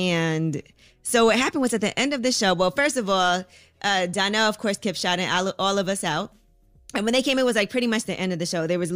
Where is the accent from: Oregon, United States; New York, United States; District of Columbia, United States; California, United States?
New York, United States; I'm also a New Yorker, so I've seen everything.